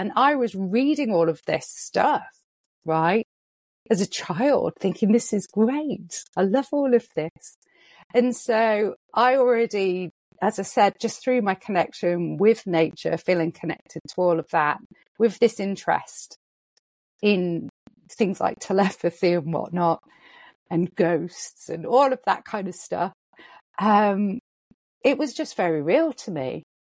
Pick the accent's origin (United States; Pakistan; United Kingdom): United Kingdom; England; I get 50 pence for singing at a wedding. And so this was big money